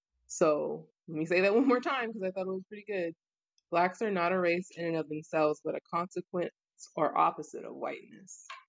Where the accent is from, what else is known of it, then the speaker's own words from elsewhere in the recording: United States; Well, I'm from America. That's just how I feel.